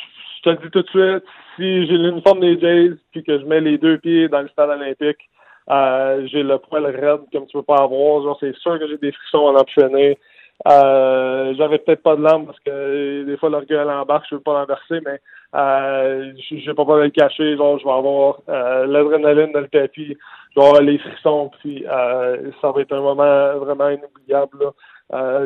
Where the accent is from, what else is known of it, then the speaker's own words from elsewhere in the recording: Quebec, Canada; C'est dans mon patelin. Puis je vais être fier de représenter le Québec, puis le Canada